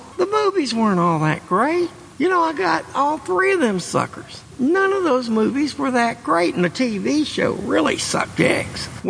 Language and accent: English; Texas, United States; I mean, I'm from the Gulf Coast of Texas.